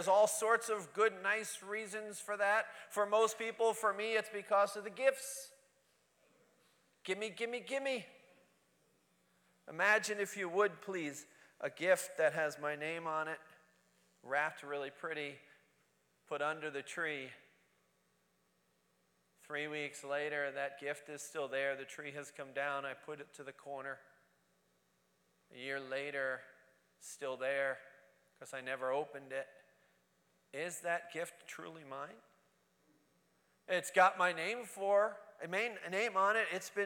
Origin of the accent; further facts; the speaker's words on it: Brooklyn, New York, United States; I can't say this because I'm from Brooklyn, so just love me through it